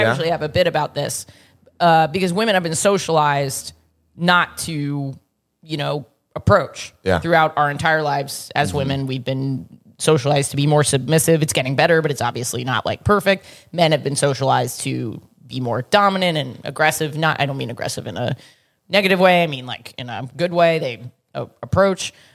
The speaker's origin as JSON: {"language": "English", "town": "New York City", "region": "New York", "country": "United States", "said": "New York. I'm from New York City."}